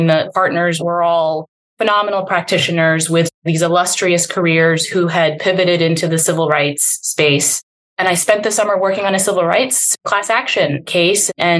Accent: Yemen; So I grew up in Yemen. My father is Yemeni. My mother is from the Philippines, and I grew up in Yemen

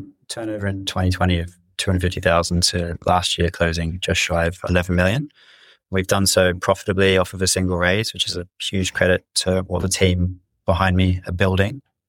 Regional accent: Australia; my home country of Australia

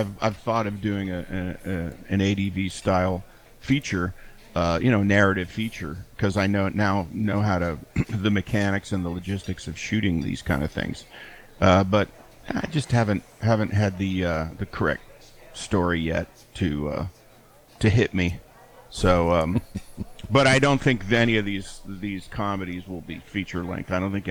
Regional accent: Pennsylvania, United States; I mean, I grew up on Route 30. That's what we drive into town to go to the market or go to school or whatever.

